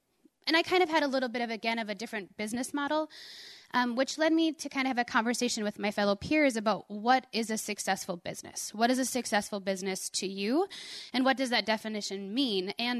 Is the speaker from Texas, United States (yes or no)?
no; New Rockford, North Dakota, United States; moved away as an adult; now in Fargo, United States; I was still living in New Rockford, North Dakota, which was my hometown.